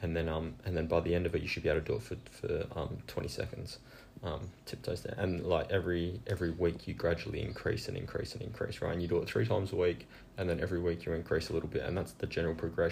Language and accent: English; Australia; I haven't worked out in miles because I'm Australian